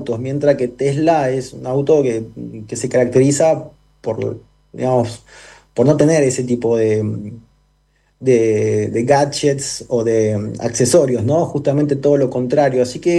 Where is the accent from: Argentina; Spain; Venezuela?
Argentina; Yo digo esto siendo argentino con un pie en el continente americano, con un pie en Asia